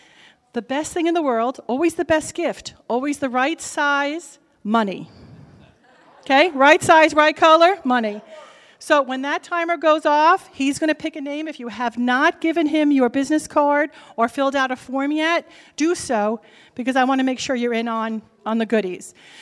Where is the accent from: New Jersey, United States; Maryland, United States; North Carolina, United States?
New Jersey, United States; accent: New Jersey; or if you didn't hear me in my New Jersey accent